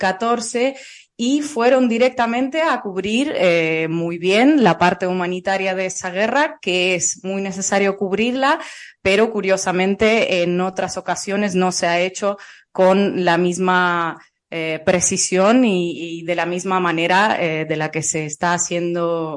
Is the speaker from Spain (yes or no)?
no; Russia; moved away as an adult; trabajado en un medio público de Rusia hasta febrero de 2022 y renuncié a mi trabajo y a la vida en mi país y a la posibilidad de encontrar trabajo en mi país